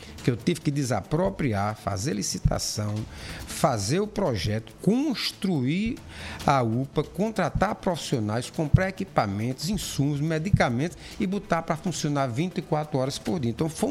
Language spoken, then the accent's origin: Portuguese; Sousa, Paraíba, Brazil; amanhã inclusive vou para a minha cidade natal, vou para Sousa.